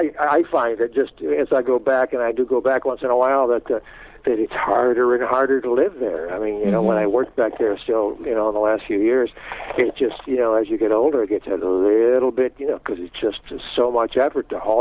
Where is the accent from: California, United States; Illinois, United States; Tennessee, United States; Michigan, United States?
Michigan, United States; also born or lived in New York; Well, I came from Michigan, and then I spent 10 years in New York being an actor or being a night clerk and being an actor